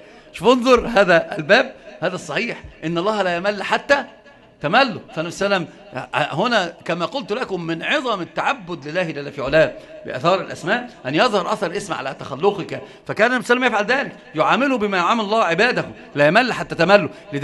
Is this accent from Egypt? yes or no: yes; Egypt; يعني هو حتى عندنا في مصر يقولون إن كان حبيبك عسل